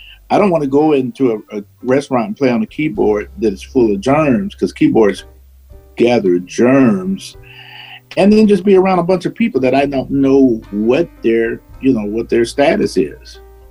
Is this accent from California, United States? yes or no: no; Kansas City, Missouri, United States; I'm from Kansas City, Missouri.